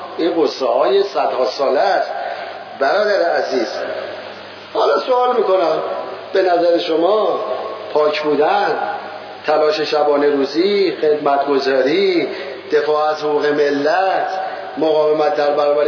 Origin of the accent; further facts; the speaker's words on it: Iran; والا ما ایرانی هستیم، والا بلا ما ایرانی هستیم.